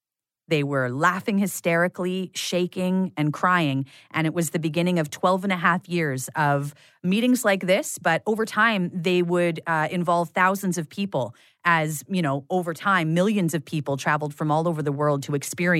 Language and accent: English; Prince Rupert, British Columbia, Canada; I was growing up in Prince Rupert, British Columbia, which is up the BC coast, just before you get to the Alaska Panhandle.